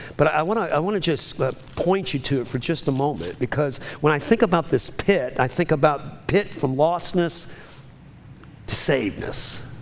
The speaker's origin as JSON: {"language": "English", "town": "New Orleans", "region": "Louisiana", "country": "United States", "said": "I'm from New Orleans. The whole thing is a floodplain, except the French Quarter."}